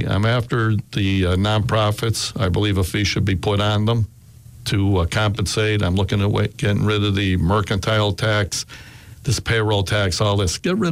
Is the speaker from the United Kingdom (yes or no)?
no; Scranton, Pennsylvania, United States; I'm born and raised in Scranton. I've been here my whole life.